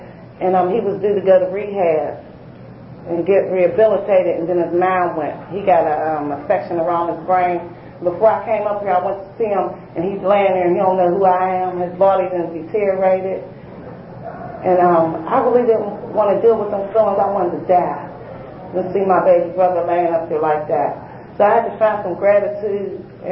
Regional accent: Pittsburgh, Pennsylvania, United States; I'm from Pittsburgh, and there's a lot of tragedy going on in my family.

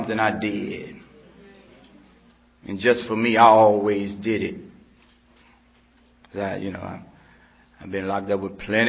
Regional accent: Washington, District of Columbia, United States; I'm from Washington, D.C., but I'm a Dallas Cowboy fan.

